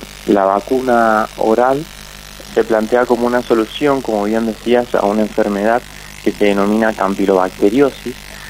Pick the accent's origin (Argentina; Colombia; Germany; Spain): Argentina; siendo los únicos argentinos